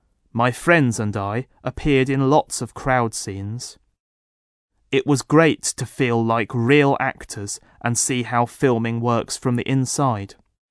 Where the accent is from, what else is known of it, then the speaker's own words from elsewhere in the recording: Poland; English is a second language; 5 students are from Japan, 3 from France, 1 girl is from Germany, and I'm from Poland.